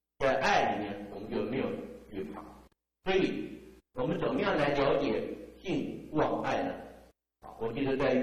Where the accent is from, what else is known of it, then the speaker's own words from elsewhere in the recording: China; 我们中国人见面讲什么？吃过饭了没有？